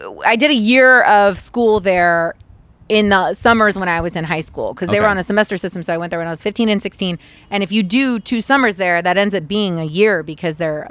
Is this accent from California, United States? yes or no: yes; Modesto, California, United States; Like I'm from Modesto, California.